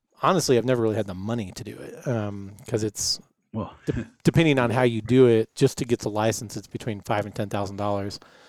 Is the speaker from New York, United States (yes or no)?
no; Palmdale, California, United States; I grew up in Palmdale, which is very aircraft centered.